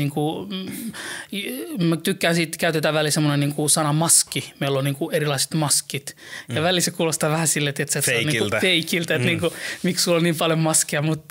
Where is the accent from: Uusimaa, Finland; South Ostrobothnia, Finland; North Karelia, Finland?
Uusimaa, Finland; Helsinki; No, mä oon helsinkiläinen, 37-vuotias